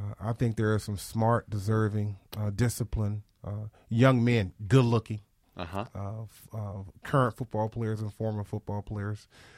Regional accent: North Carolina, United States; growing up in Eastern North Carolina, my mom got me involved in youth football.

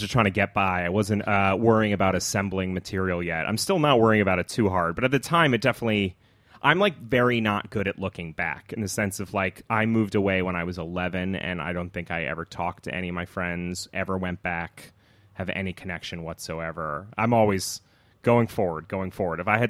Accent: New Jersey, United States; born there; also born or lived in Pennsylvania; I lived in the Poconos for 5 years. It was a strange... So I was born in New Jersey and don't have many memories of that.

